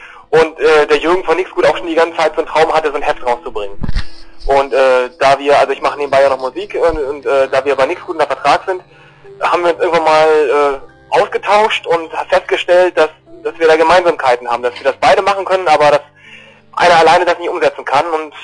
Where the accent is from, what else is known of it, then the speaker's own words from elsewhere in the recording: Celle, Lower Saxony, Germany; Ich komme aus Celle, bei Hannover.